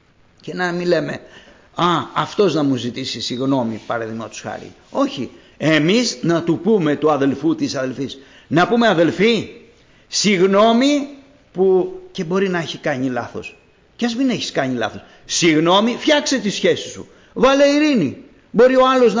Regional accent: Corinth, Peloponnese, Greece; όταν ήμουν μικρός, όλα τα παιδιά κάναν φασαρίες στην εκκλησία, όταν ήμουν μικρός εκεί στην Κόρινθο

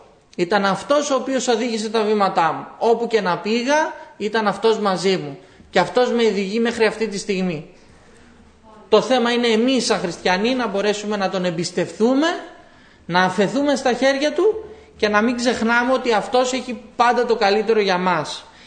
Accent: Kavala, Eastern Macedonia and Thrace, Greece; επάνω στην πατρίδα μου, στην Καβάλα, πώς θα μείνω εκεί

